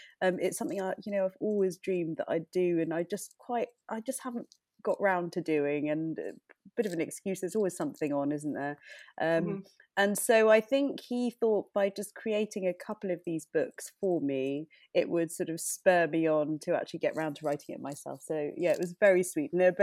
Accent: India; You know, I'm Indian, and being able to cook Indian food for my family so that my children appreciate their own roots

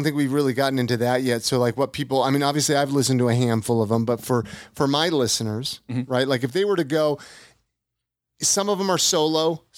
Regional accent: California, United States; I mean, I grew up in California. I have always been that type.

